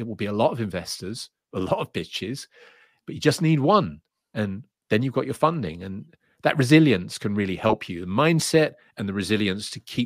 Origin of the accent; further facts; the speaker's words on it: England, United Kingdom; And, you know, I'm like, terribly sorry, I'm English, you know, we don't quite do it like that.